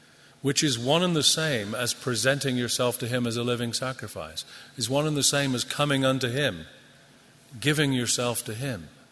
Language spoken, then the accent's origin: English; England, United Kingdom; I'm from England